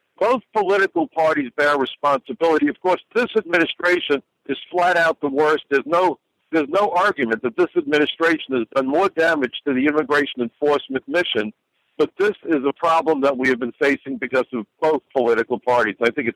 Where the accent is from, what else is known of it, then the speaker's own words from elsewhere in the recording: New York City, New York, United States; striking at the heart of the New York Financial District, my hometown, and the Pentagon.